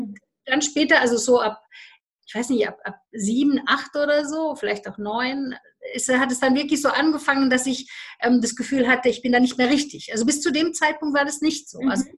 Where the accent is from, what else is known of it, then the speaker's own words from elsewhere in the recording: Romania; ich bin ja in Rumänien groß geworden.